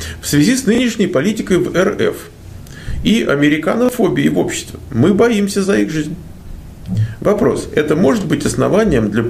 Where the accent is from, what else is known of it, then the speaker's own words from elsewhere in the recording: Donetsk, Donetsk Oblast, Ukraine; now in Russia; Я из Украины, город Донецка. Моя жена русская. Мы находимся в России.